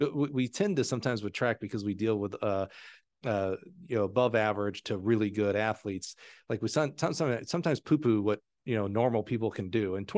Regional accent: Alabama, United States; I'm from Alabama, so that probably is 10 in my math world.

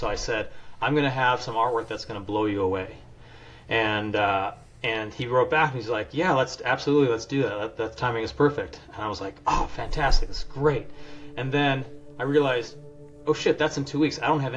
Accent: Midwest, United States; I grew up in the Midwest

